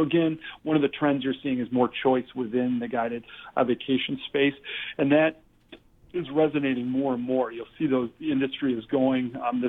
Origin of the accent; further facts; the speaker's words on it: Wisconsin, United States; I'm from Wisconsin, so I understand kind of the thought process of the Midwestern thinking.